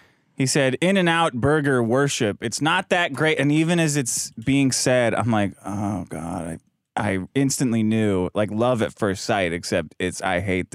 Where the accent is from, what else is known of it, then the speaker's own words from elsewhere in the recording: Texas, United States; As a Texan, Whataburger is great.